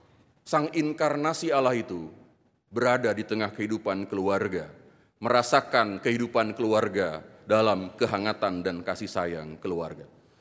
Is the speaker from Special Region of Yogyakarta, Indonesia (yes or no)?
yes; Yogyakarta, Special Region of Yogyakarta, Indonesia; Saya itu pernah jadi ketua RT 7 tahun di kampung saya, di Jogja sana.